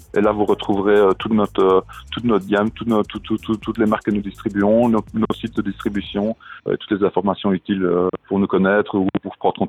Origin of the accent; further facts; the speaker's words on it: Liège, Wallonia, Belgium; Nous, on est liégeois